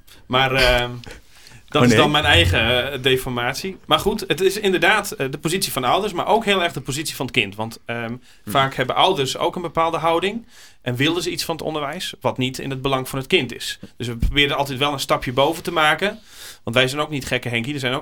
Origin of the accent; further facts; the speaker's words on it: Friesland, Netherlands; omdat ik uit Friesland kom.